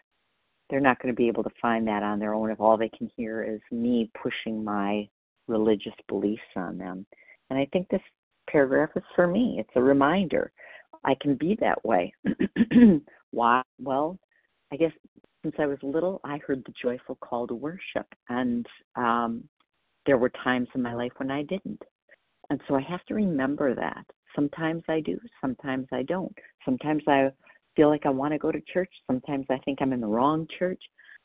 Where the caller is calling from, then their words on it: Wisconsin, United States; Oh, sorry, Wisconsin.